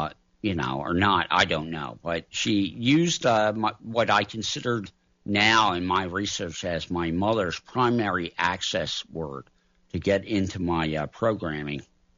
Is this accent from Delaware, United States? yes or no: yes; Arden, Delaware, United States; Certainly, my parents told me, you know, and this is something growing up in Arden, Delaware, the cult always was told